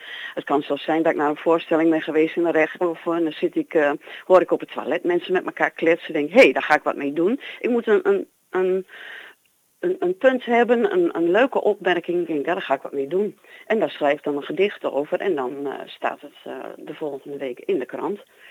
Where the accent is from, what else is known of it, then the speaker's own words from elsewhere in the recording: Holten, Overijssel, Netherlands; now in Goor, Netherlands; Dialect ben ik mee opgegroeid. Ik kom uit Holten oorspronkelijk. Ja. Ik woon al heel lang in Goor. Mijn moeder kwam uit Markelo.